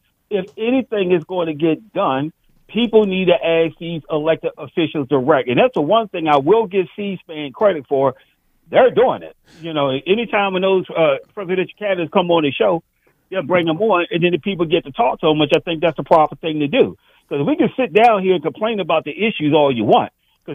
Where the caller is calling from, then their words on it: District of Columbia, United States; from the district.